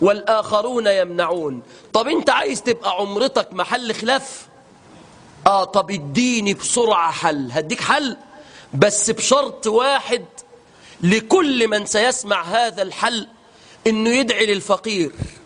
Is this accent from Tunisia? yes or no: no; Egypt; طب التنعيم ميقاتي انا كرجل من مصر ولا ميقات اهل مكة؟